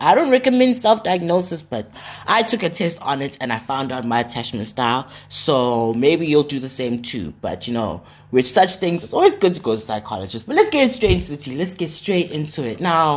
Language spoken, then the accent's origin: English; Ekurhuleni, Gauteng, South Africa; now in Port Elizabeth, South Africa; I come from Joburg, specifically the municipality of Ekurhuleni.